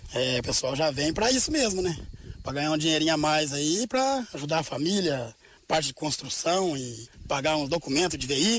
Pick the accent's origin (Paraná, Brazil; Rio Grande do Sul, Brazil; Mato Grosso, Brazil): Paraná, Brazil; Santa Amélia; É Santa Amélia lá, o nome da cidade onde nós moramos.